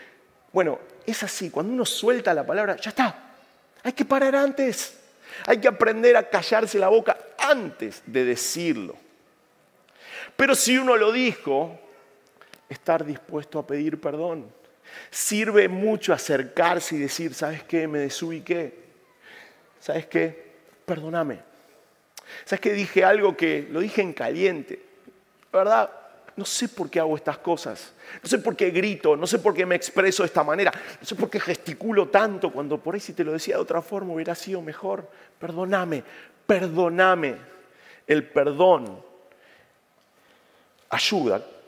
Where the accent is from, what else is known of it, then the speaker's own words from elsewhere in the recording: Argentina; nosotros los argentinos especialistas somos en esto.